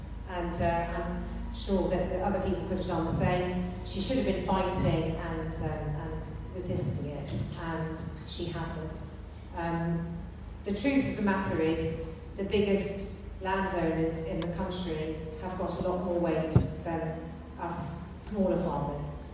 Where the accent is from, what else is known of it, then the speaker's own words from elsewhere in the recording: Wales, United Kingdom; I'm actually Welsh, so that's why I'm Corby and feisty. But I also grew up under Thatcher